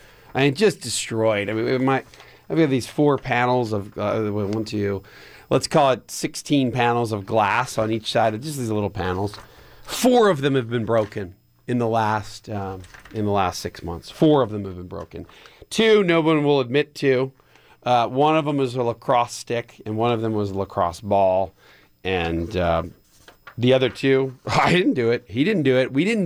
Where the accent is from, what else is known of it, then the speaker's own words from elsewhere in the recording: Pennsylvania, United States; now in Atlanta, United States; or my home state of Pennsylvania or my alma mater state of North Carolina